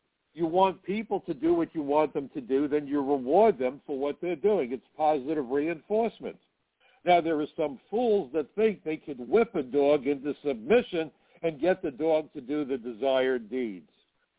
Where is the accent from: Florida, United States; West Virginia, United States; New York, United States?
New York, United States; Brooklyn; You know, I'm from Brooklyn. I'm Jewish.